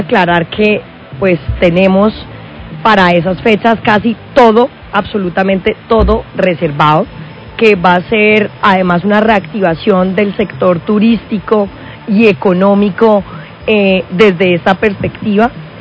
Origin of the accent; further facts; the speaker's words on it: Cali, Valle del Cauca, Colombia; Y nosotros, como caleños, debemos hacer respetar nuestras empresas